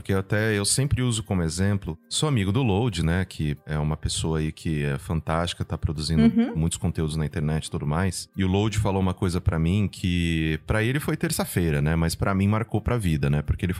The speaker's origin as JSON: {"language": "Portuguese", "region": "São Paulo", "country": "Brazil", "tie": "born or raised there", "moved": "as an adult", "said": "eu fui criado no interior de São Paulo. Então, eu sou caipira. E eu falo isso com receio algum. Quando eu vim para São Paulo, quando eu tinha meus 19 anos"}